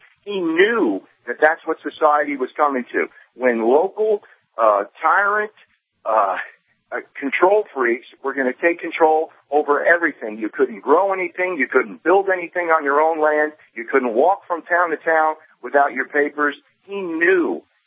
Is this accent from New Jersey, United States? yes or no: yes; New Jersey, United States; now in Texas, United States; And when I talk to people out here in Texas about the fact that I'm from New Jersey